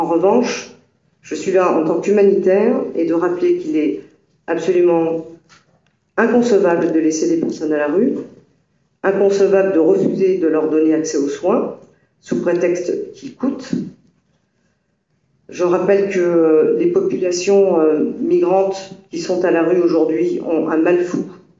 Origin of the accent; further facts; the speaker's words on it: France; Dans mon pays d'origine, je suis française